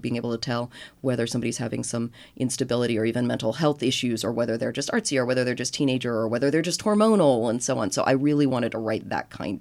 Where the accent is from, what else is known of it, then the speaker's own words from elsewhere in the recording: Arkansas, United States; I actually saw those two elements together a lot growing up in the Ozark Mountains of Arkansas